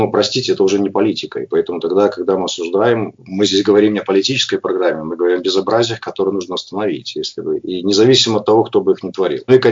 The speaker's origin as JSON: {"language": "Russian", "country": "Belarus", "said": "чтобы помнить о том, что мы все белорусы, мы все граждане одной страны"}